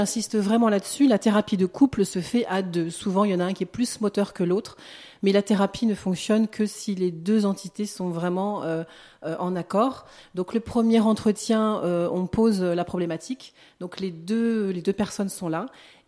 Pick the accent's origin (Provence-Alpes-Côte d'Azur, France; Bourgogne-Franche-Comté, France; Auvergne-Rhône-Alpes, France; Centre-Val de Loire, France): Provence-Alpes-Côte d'Azur, France; Manosque; moi je suis de Manosque, j'ai toujours vécu à Manosque. Je me suis expatriée un petit peu sur la région parisienne pour faire mes études